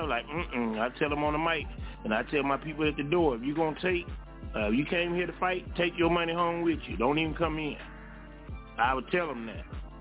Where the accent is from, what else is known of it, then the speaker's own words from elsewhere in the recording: Florida, United States; I said, man, I'm from Florida. That's how we do it at the strip club, man.